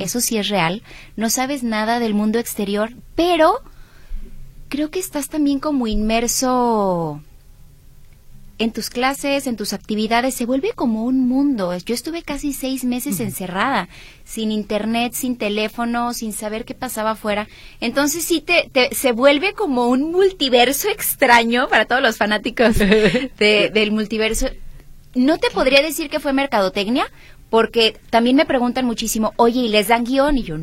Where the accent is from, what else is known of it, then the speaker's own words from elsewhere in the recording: Guadalajara, Jalisco, Mexico; Los dos somos de Guadalajara.